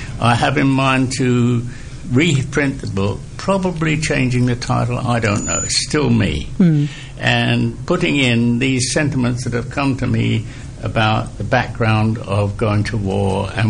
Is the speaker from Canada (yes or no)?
no; King's Lynn, East of England, United Kingdom; born there; I was born in King's Lynn, Norfolk. I'm a Norfolk dumpling, for those who know what that means. And my background is from … who were well-to-do in Essex